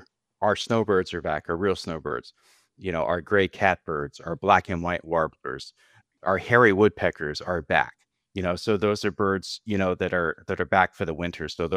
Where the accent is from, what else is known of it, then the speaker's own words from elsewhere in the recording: Cape Coral, Florida, United States; I grew up in Cape Coral.